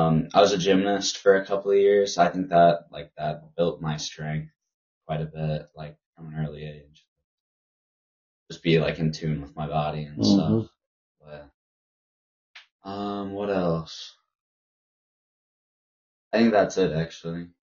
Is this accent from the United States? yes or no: yes; Rogers, Minnesota, United States; I'm from Rogers, Minnesota. I've lived there for about a year now.